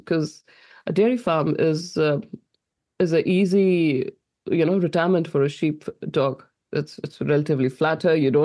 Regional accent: Delhi, India; now in Waikato, New Zealand; So I come from Delhi, where the temperature was hitting 50 degrees at that point in time.

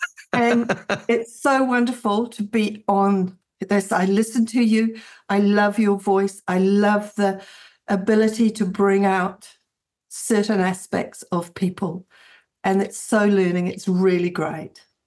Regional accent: Kenya; I grew up in Kenya. Kenya, the heartbeat of Africa, it lives within you forever. I grew up with the most wonderful parents and three beautiful sisters. Due to the isolation, we lived at 10,000 feet on the Mau Plateau.

